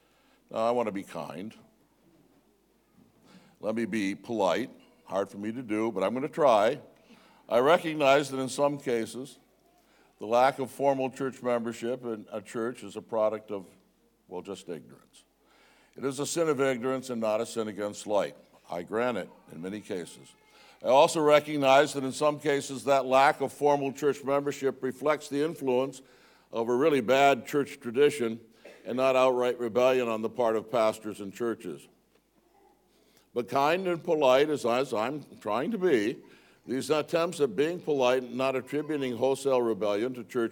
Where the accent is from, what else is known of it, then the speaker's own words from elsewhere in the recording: Kentucky, United States; I'm not an Australian, so maybe I shouldn't assume anything about you. I might be wrong. But in Kentucky, I could assume it. I would not suspect any of my fellow Kentuckians